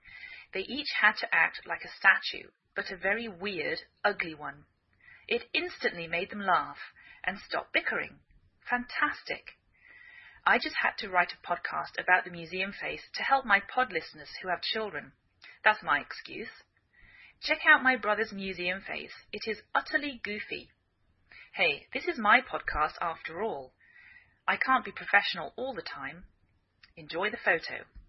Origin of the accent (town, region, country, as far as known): England, United Kingdom; now in United States